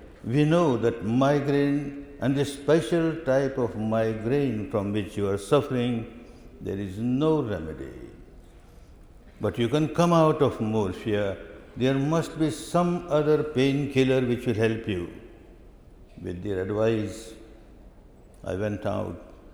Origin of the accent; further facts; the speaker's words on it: Myanmar; I was fortunate that I was born in Dhamma land, Myanmar. I was brought up in this Dhamma land, Myanmar. But I was born in a very staunch, conservative Hindu family